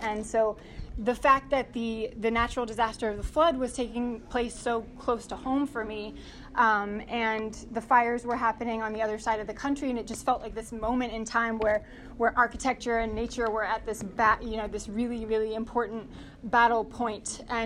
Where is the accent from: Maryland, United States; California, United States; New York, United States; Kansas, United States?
Maryland, United States; Ellicott City; also born or lived in Tucson; But my more recent work started happening after I moved back from Tucson to Ellicott City, which is my hometown. My parents live about 5 minutes up the road from the historic district